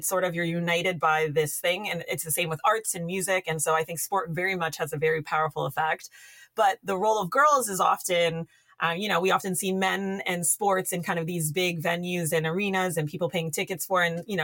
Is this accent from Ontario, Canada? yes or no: yes; Scarborough, Ontario, Canada; I grew up in Scarborough, so I very much understand this idea of underserved communities.